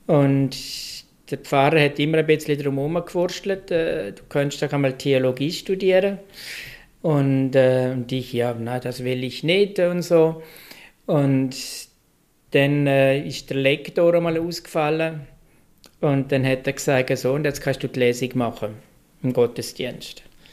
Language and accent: German; Liechtenstein; So redet man in unserem Dialekt bei mir daheim, weil ich bin Liechtensteiner